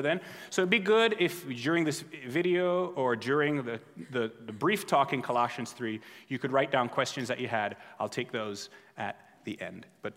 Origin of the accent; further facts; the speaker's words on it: Jamaica; I grew up in Jamaica. I spent most of my childhood there. Jamaica the island, not Jamaica Queens.